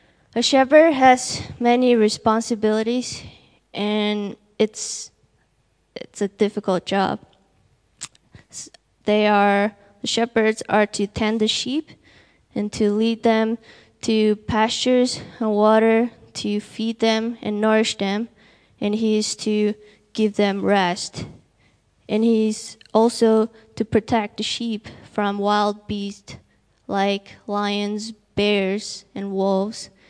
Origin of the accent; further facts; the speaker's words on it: Taiwan; I'm from Taiwan.